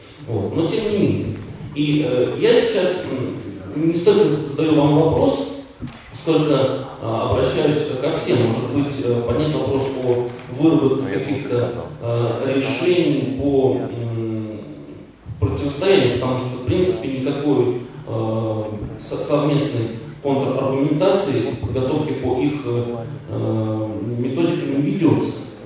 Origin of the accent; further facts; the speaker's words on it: Moscow, Russia; вот мы из Москвы